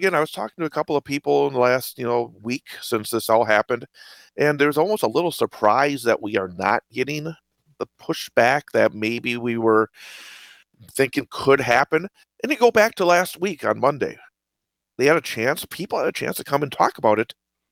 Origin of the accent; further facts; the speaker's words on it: Rothschild, Wisconsin, United States; because I grew up in Rothschild here, you know, in the central Wisconsin area.